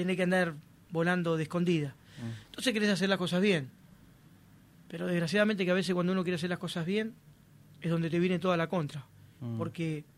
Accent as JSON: {"language": "Spanish", "town": "Wilde", "region": "Buenos Aires Province", "country": "Argentina", "tie": "born or raised there", "lives_now": "Mar del Plata, Argentina", "said": "donde estoy en mi ciudad, ¿no? En Mar del Plata, donde amo. Me encanta Mar del Plata. Yo soy oriundo de Buenos Aires, de Avellaneda, de Wilde."}